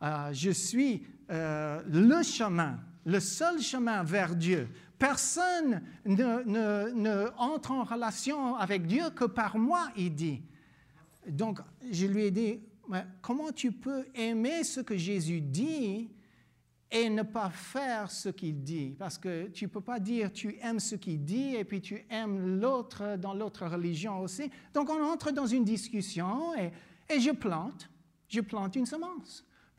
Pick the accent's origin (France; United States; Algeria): United States; Louisiana; French is a second language; moved away as an adult; now in Belgium; Il a entendu mon accent. Il me dit, tu viens d'où? Je dis, je viens de la Louisiane, aux États-Unis.